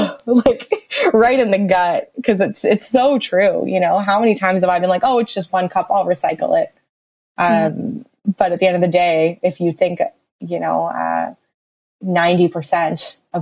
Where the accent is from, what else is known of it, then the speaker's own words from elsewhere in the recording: Newfoundland and Labrador, Canada; growing up in Newfoundland, even I remember when I lived in Newfoundland, you know, in high school, everything just went in the garbage.